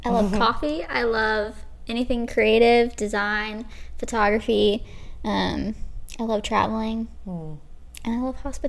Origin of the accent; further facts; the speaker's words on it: California, United States; now in Franklin, United States; I moved to Franklin, where we're recording this, about a year ago almost. 10 months ago, and I'm originally from California, Southern California